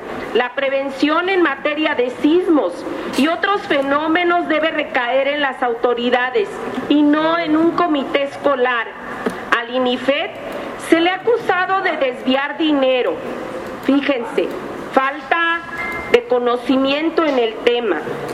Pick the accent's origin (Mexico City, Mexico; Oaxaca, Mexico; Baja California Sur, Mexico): Baja California Sur, Mexico; Yo precisamente soy de Baja California Sur, un lugar que es azotado por huracanes.